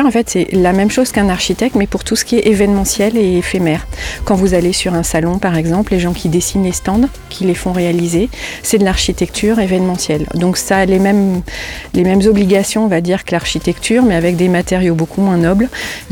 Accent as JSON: {"language": "French", "town": "Paris", "region": "Île-de-France", "country": "France", "tie": "born or raised there", "moved": "as an adult", "said": "Alors, moi, je suis originaire de Paris. Je viens de Paris et ça fait plus de 50 ans que j'étais à Paris."}